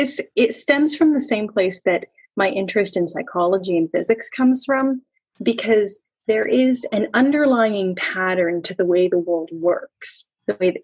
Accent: Ohio, United States; also born or lived in Oklahoma; I lived in Ohio in a lot of places, and I was never a fan of it. It was never home to me. I was born in Oklahoma and we moved to Ohio when I was young, and it just never felt right.

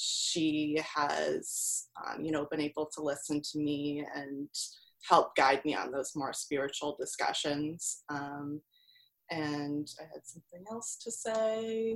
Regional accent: Iowa, United States; also born or lived in Florida; I was born in Florida and baptized there, and then immediately after that we moved to Iowa, but to Northwest Iowa.

